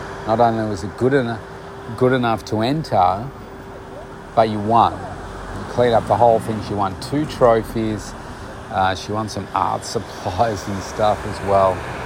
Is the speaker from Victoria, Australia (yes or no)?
yes; Pakenham, Victoria, Australia; Now, Pakenham is my hometown, and a part of the Pakenham show, they have an art display competition.